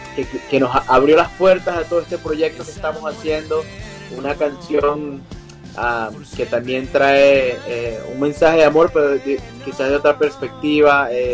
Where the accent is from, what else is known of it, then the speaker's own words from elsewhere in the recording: Barquisimeto, Lara, Venezuela; now in United States; soy venezolano, nací y crecí en Venezuela, en una ciudad llamada Barquisimeto, conocida como la ciudad musical de Venezuela.